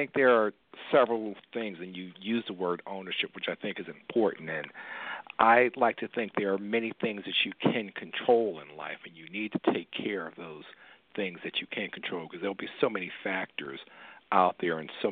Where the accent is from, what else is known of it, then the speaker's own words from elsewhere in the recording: Philadelphia, Pennsylvania, United States; when I was growing up in North Philadelphia